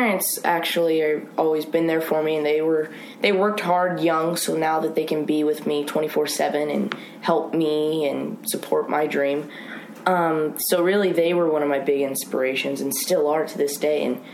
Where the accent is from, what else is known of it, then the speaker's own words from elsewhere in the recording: Nashville, Tennessee, United States; I mean, I'm from Nashville, Tennessee, so you're going to be involved in some way or another.